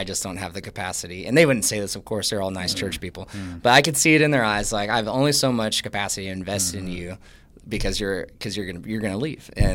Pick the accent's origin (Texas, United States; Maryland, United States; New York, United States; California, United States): Texas, United States; I grew up in Texas